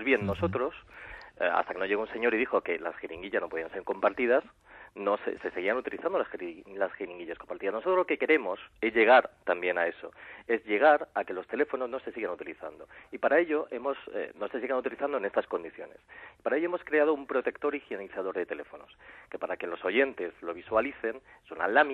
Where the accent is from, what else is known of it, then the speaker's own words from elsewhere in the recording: Community of Madrid, Spain; esa es la imagen que nosotros estamos transmitiendo como madrileños